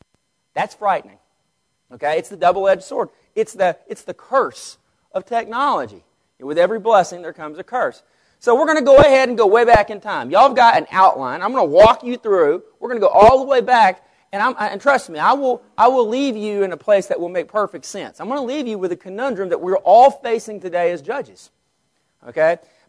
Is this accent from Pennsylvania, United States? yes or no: no; Vernon, Texas, United States; You know, I grew up in Vernon, Texas.